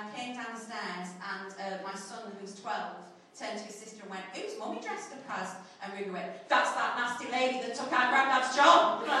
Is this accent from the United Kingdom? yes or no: yes; Sheffield, Yorkshire and the Humber, United Kingdom; So I was brought up in Sheffield, North Sheffield, in fact, at Walkley, Hillsborough, that kind of area. A fantastic place to grow up. My mum was a school cleaner and my dad worked in the steelworks.